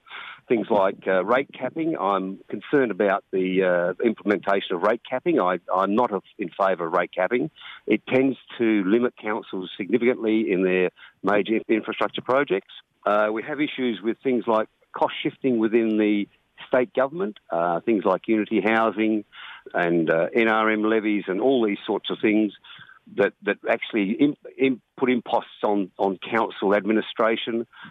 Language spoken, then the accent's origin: English; Glencoe, South Australia, Australia; also born or lived in Mount Gambier; Well, I was born in Mount Gambier and grew up in Glencoe. Moved into Millicent in 1972.